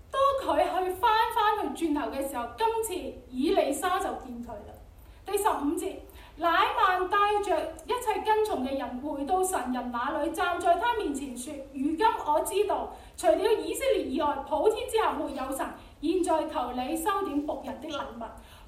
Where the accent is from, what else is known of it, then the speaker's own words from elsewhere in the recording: Hong Kong; 即係我哋都係香港人啦，所以我都包括我在內啦。